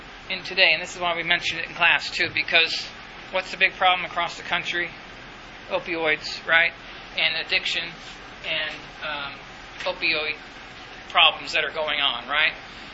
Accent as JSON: {"language": "English", "town": "Sweetwater", "region": "Texas", "country": "United States", "tie": "born or raised there", "said": "Sweetwater, you can all come to my hometown, West Texas."}